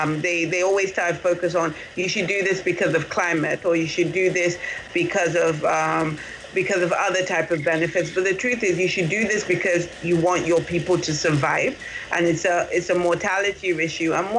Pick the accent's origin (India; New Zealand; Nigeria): Nigeria; as an African and more importantly as a Nigerian